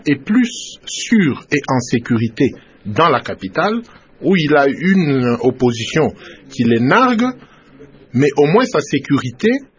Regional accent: Haut-Katanga, DR Congo; D'abord, pour le cas de Beni, et même chez nous au Katanga, ce sont des actes de sabotage.

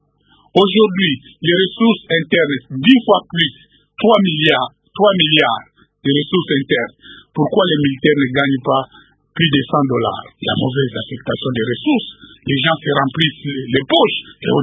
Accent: Kikwit, Kwilu, DR Congo; moi je suis de Kikwit

